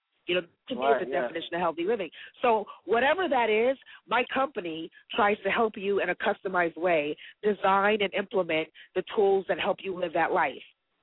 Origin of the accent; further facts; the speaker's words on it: Atlanta, Georgia, United States; You know, I was raised on Spelman's campus. So I was raised in a deep sisterhood.